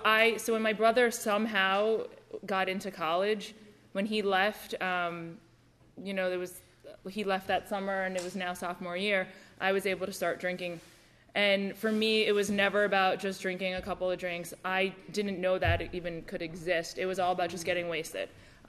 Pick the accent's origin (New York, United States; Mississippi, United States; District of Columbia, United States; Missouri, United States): New York, United States; I grew up in Westchester, in a really nice town.